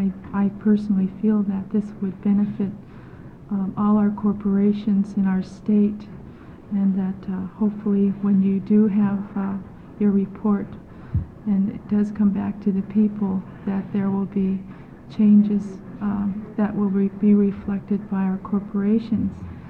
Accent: Metlakatla, Alaska, United States; and believe it or not, I'm also have some Haida in me also. I was raised in Metlakatla, an island reservation, which is located 15 miles southeast of here.

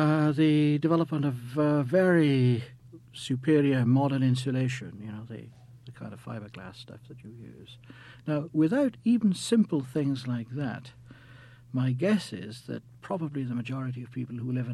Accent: Wales, United Kingdom; also born or lived in United States; now in Belfast, United Kingdom; I'm Welsh. I was born in Wales, brought up in Wales, went, did my undergraduate work in Wales.

